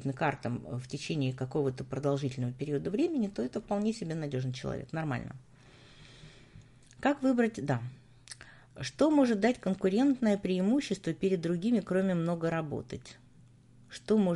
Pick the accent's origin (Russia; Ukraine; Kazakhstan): Ukraine; Я сама выросла на Украине